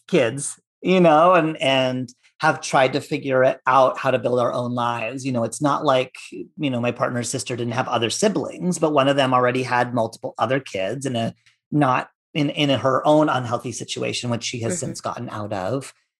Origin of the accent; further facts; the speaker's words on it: Antelope Valley, California, United States; And I'm from, you know, I'm not from Kern County. I'm from the Antelope Valley, which is technically LA County, but just barely.